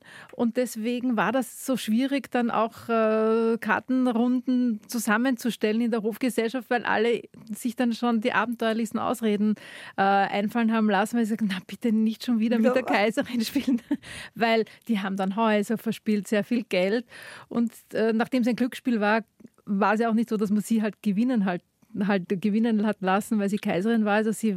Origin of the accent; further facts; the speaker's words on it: Graz, Styria, Austria; born there; Ich bin ja in Graz geboren, das ist in der Steiermark, die Hauptstadt der Steiermark.